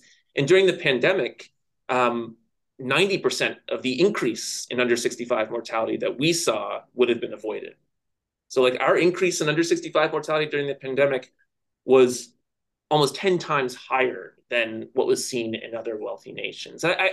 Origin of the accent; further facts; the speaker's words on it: United States; And that was a tough one to swallow as an American looking at those data.